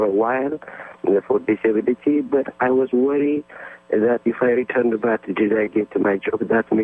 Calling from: San Francisco, California, United States; Yeah, I'm calling from San Francisco.

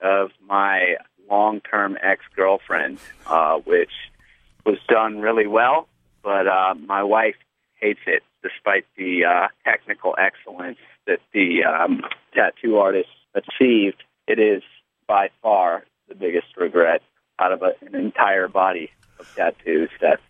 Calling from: Seattle, Washington, United States; I'm calling from Seattle, Washington.

